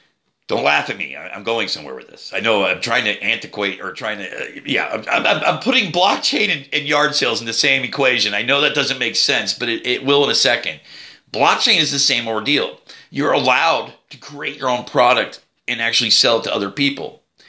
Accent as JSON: {"language": "English", "country": "United States", "said": "There's bias towards me, and I'm an American, and I'm a very neutral American."}